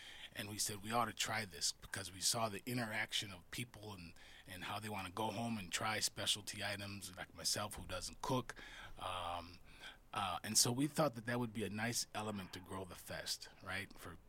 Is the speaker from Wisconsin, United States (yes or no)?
yes; Wisconsin, United States; We're from Wisconsin, but we like to think like we're from Texas and do things big.